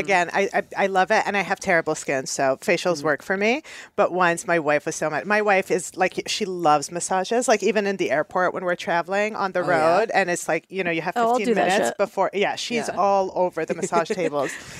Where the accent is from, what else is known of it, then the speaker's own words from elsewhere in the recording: Canada; It's a foreign concept for me. I'm Canadian.